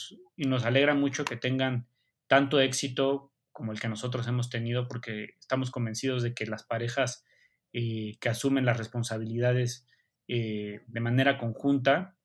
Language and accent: Spanish; Mexico; a pesar de que había estudiado aquí en México, y te lo platicaba en un principio, pues, como mexicano, pues son los sabores que aprendes en casa.